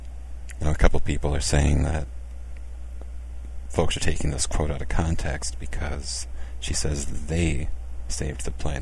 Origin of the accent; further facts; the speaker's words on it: Minnesota, United States; This is kind of close to home, being a Minnesotan and knowing how Minnesota is towards issues of faith and being an atheist.